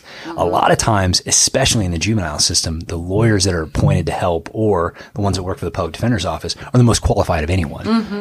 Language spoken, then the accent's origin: English; Canton, Illinois, United States; I grew up in Canton, Illinois.